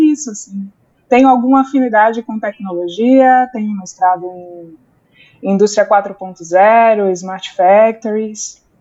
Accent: Recife, Pernambuco, Brazil; Opa, minha gente, eu sou recifense, engenheira química de formação.

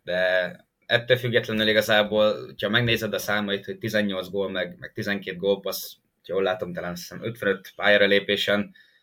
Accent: Hungary; aztán, hogy megtudták, hogy magyarok vagyunk

